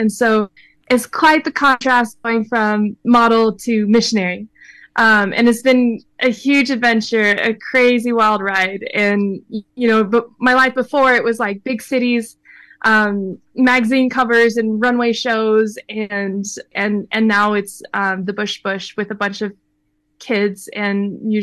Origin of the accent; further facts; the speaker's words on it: Denver, Colorado, United States; I'm from Denver, Colorado.